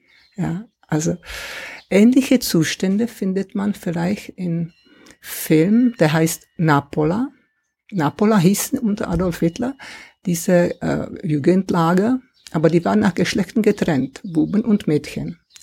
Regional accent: Czechia; now in Germany; Und mir sind erst hier in Deutschland die Augen abgegangen, wie wir unter einer Lüge groß geworden sind.

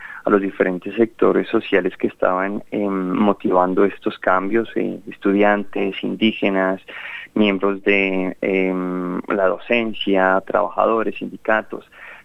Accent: Colombia; Entonces, pues claro, uno como colombiano le duele mucho ver que la publici

